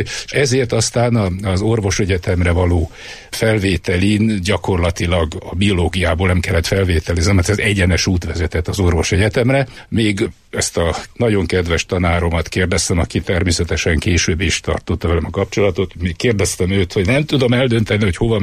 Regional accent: Pilisszentiván, Pest, Hungary; also born or lived in Budapest; Én Budapesten születtem, egy Budapest melletti kis falucskában, Pilisi falucskában, Pilis Szent Ivánon töltöttem a gyermekkoromat.

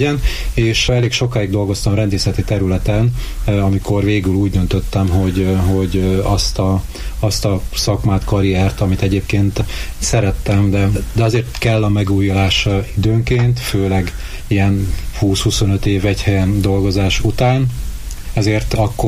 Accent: Miskolc, Borsod-Abaúj-Zemplén, Hungary; born or raised there; moved away as an adult; also born or lived in Szabolcs-Szatmár-Bereg / Hajdú-Bihar

